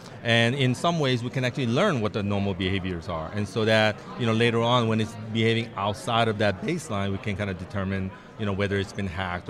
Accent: California, United States; I'm from the Bay Area, we have a Tesla manufacturing plant there.

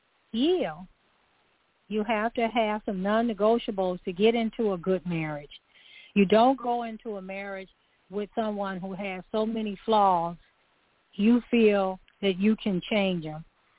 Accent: Chicago, Illinois, United States; I was a teenager in the 60s. So I was in Chicago growing up on the South Side after the riots

